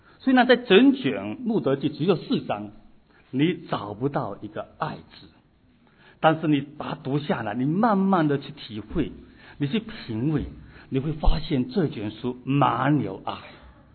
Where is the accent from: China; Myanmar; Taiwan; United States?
China; 因为我们知道我们从中国过来了